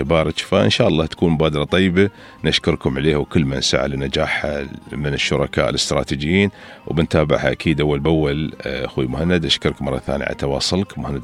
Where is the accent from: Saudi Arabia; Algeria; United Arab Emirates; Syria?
United Arab Emirates; Dubai; عندنا في دبي